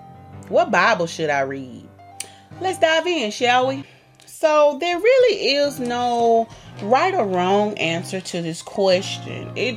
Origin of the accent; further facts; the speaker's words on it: the South, United States; At least that's the most popular version where I'm from. I'm from the South, and that's the version that these church folks down here love to read.